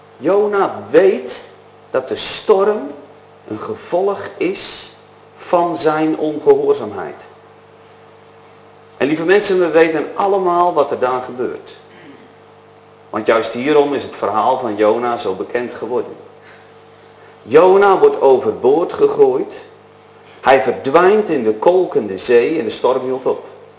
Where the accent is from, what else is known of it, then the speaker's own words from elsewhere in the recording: Urk, Flevoland, Netherlands; Ja, ik kom van Urk, dus ik ben gek op vis.